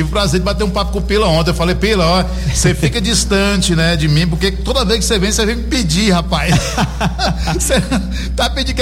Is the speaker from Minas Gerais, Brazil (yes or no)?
no; São Desidério, Bahia, Brazil; now in Pitangueira, Brazil; tô em Pitangueira, São Paulo, sou natural do Sítio Novo, município São Desidério.